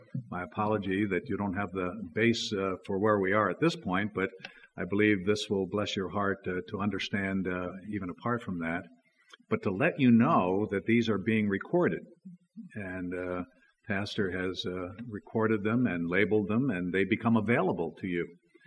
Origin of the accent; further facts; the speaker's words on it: Orlando, Florida, United States; And actually, I'm from Orlando, Florida, and love being here.